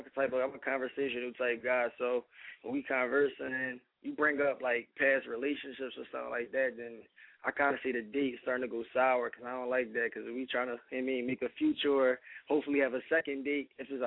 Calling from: Philadelphia, Pennsylvania, United States; I'm calling from North Philly if I'm on live right now.

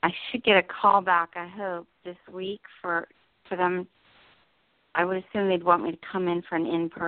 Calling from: New Jersey, United States; in New Jersey.

